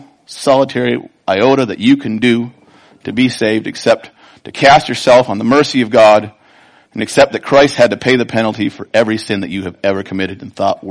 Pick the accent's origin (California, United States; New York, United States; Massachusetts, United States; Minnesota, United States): Minnesota, United States; I grew up in Minnesota.